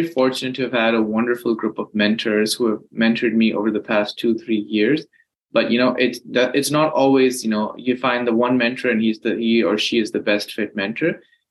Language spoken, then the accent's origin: English; Lahore, Punjab, Pakistan; I was born and raised in Lahore, Pakistan. I completed all my education from there. I went to high school, college, and then medical school, all in Lahore, Pakistan.